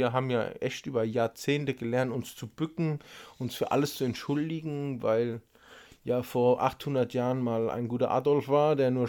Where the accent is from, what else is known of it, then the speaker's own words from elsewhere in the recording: Germany; ich bin Deutscher und ich bin stolz, Deutscher zu sein.